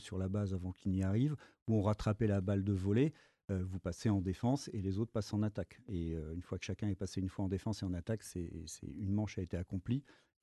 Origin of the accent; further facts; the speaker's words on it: Paris, Île-de-France, France; Là, je parle simplement en tant que Parisien.